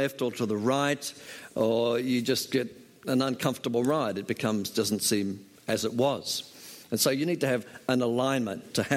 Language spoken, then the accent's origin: English; Australia; moved away as an adult; now in China; I say, well, I'm from Australia, but I live in China.